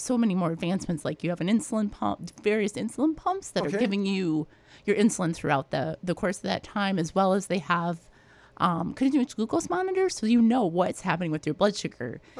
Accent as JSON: {"language": "English", "region": "Michigan", "country": "United States", "tie": "born or raised there", "lives_now": "Wisconsin, United States", "said": "I know we have it in Wisconsin. I grew up in Michigan and we had it over there, was a camp for kids with diabetes."}